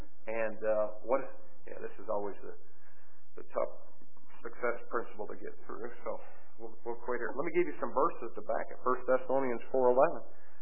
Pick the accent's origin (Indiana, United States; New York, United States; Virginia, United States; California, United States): Indiana, United States; Jasonville; I said, I'm from Jasonville, Indiana, and I don't want anybody to know where that's at.